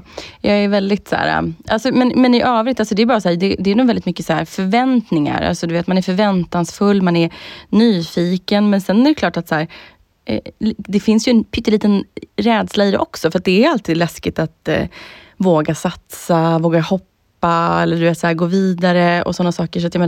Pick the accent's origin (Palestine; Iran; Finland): Finland; men jag är ju finne.